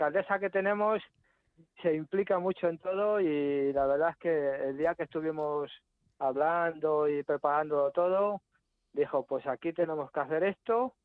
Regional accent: San Martín, Spain; Y como mi pueblo, pues para mí no hay nada. Aunque España es muy bonita por donde quiera que vayas, pero San Martín es especial.

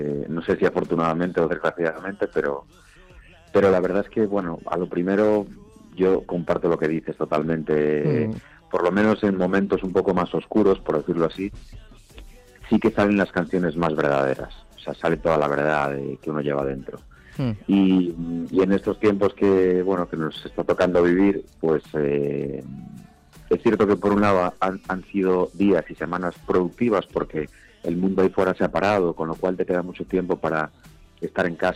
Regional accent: Galicia, Spain; Pues está grabado en mi tierra, en Galicia, concretamente en la zona de Arrías Baixas.

